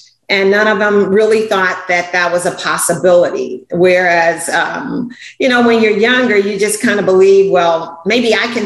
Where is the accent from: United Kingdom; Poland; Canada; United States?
United States; Chicago, Illinois; You know, I grew up in Chicago. Soul Train was everything.